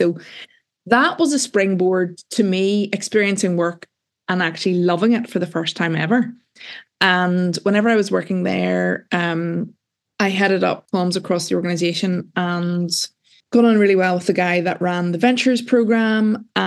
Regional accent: Northern Ireland, United Kingdom; So I'm from Northern Ireland.

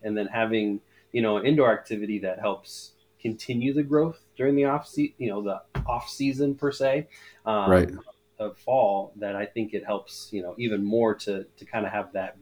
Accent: Omaha, Nebraska, United States; I mean, even me growing up in the Omaha area, right?

